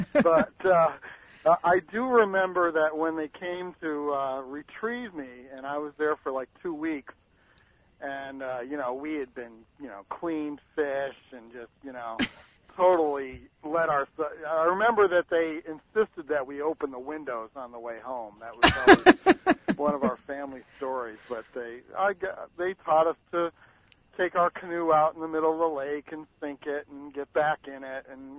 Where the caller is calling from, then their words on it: Brant Lake, New York, United States; I'm calling from Brant Lake, New York